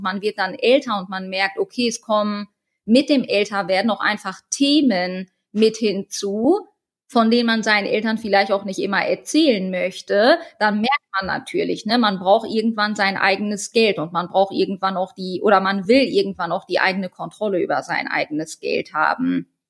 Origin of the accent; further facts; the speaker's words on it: Halle, North Rhine-Westphalia, Germany; born there